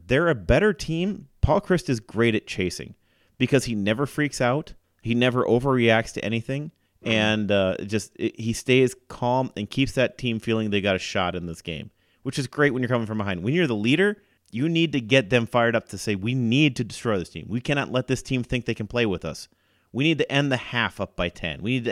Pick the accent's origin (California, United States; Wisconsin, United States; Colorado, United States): Wisconsin, United States; Stevens Point; now in Wisconsin Rapids, United States; I grew up in Point.